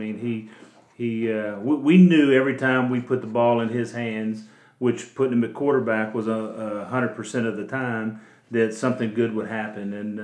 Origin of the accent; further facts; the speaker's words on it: Kentucky, United States; they find out I'm from Crittenden County.